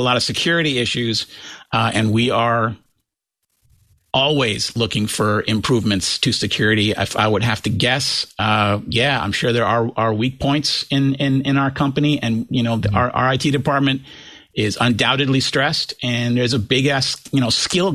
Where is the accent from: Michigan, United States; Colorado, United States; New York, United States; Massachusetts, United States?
New York, United States; Look, I'm from New York, so I'm perhaps a shade more cynical than the people at Trend Micro.